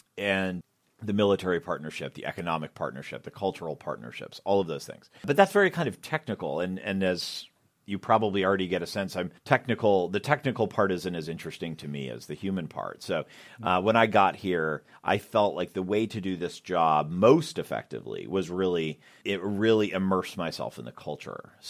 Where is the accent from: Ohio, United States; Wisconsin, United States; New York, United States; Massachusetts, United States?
Massachusetts, United States; Boston; I'm from Boston, which is kind of I don't know if it's the cold climate or whatever it is, but we're not nearly as sort of openly friendly as what you might find in the Midwest or the South